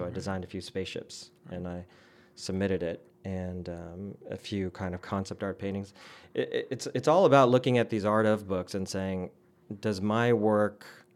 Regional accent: Berkeley, California, United States; And I was like, oh, you know, I'm from Berkeley.

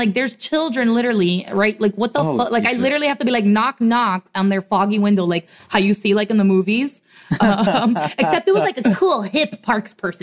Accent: Miami, Florida, United States; I'm from Miami. Hello.

